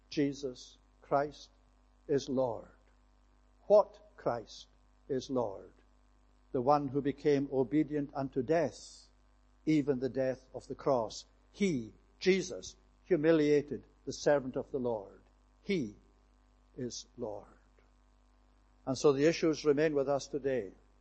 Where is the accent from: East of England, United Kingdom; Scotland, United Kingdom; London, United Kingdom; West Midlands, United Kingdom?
Scotland, United Kingdom; And as a Scotsman